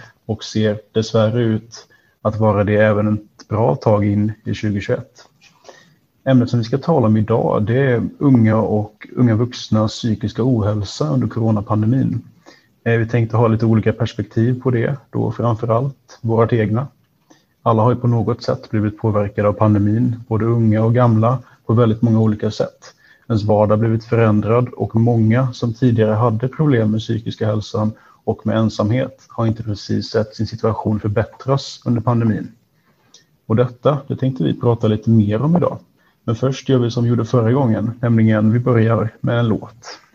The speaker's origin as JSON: {"language": "Swedish", "town": "Mölndal", "region": "Västra Götaland County", "country": "Sweden", "tie": "born or raised there", "said": "Jag är 23 år gammal. Jag kommer från Mölndal där jag bott hela livet."}